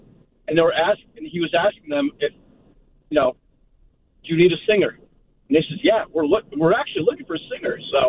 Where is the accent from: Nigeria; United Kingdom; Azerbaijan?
United Kingdom; Glasgow, Scotland; We're from Glasgow, Scotland, and they moved to Australia